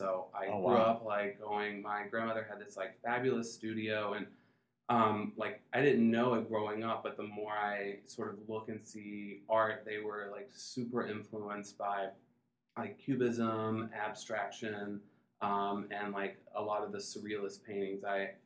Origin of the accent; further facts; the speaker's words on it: Montgomery, Alabama, United States; That's true. I am from Alabama. I grew up in Montgomery, Alabama. Most of my family is from there.